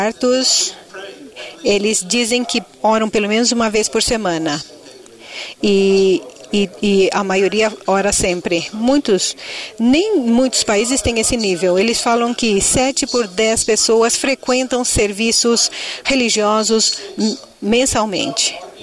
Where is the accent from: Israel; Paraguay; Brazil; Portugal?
Israel; now in United States; Não sou daqui dos Estados Unidos, sou do Islã. E quando eu observo aos Estados Unidos, eu sou de Israel.